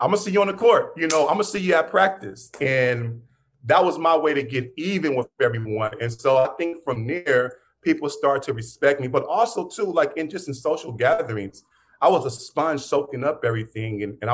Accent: Pittsburgh, Pennsylvania, United States; So I grew up in Pittsburgh.

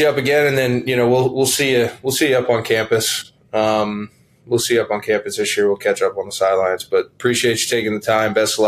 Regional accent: Pennsylvania, United States; born there; I was born in Schuylkill County. I was born in Lee Heights, so I'm familiar with that northeastern PA area.

